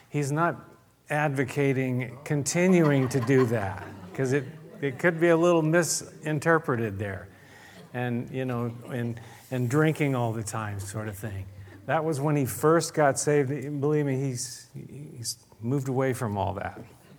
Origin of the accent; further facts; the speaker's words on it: San Diego, California, United States; But I was raised in San Diego, and my father was an alcoholic, and it was bad.